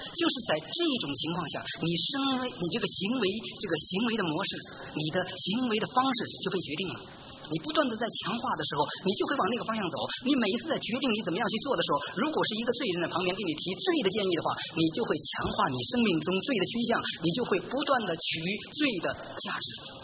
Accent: Beijing, China; 我们北京话叫姐们

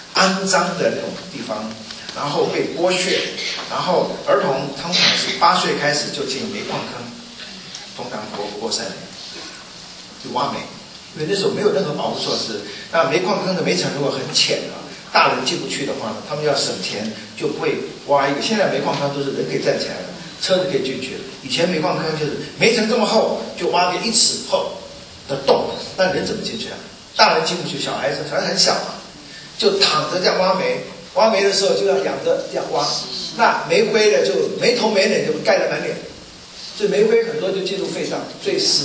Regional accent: Taipei, Taiwan; 从小在台湾。读中学，因为我常常要通勤，我从士林乡下那边要到台北上课嘛

